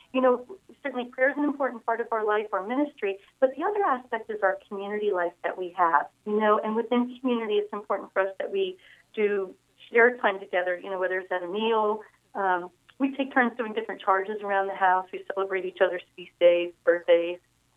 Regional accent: Jim Thorpe, Pennsylvania, United States; I grew up in Jim Thorpe, Pennsylvania, and I know faith was important to my parents, and, you know, we went to Mass every Sunday and all

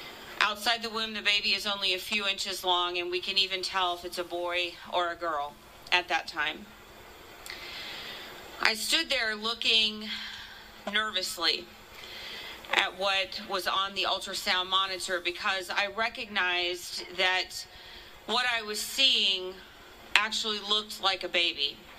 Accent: Texas, United States; I'm from Texas, so howdy. Obviously, I'm from Texas because I didn't bring a coat.

